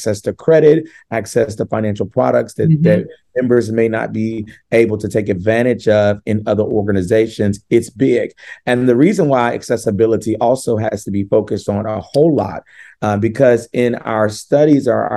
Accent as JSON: {"language": "English", "region": "Louisiana", "country": "United States", "said": "You know, I'm from Louisiana, and if we don't do anything else good in Louisiana"}